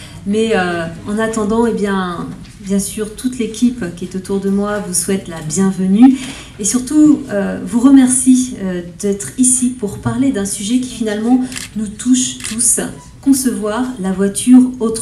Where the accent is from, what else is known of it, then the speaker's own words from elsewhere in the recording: Ghana; also born or lived in Clermont-Ferrand; je viens de Ghana. Mais j'ai vécu 20 ans à Clermont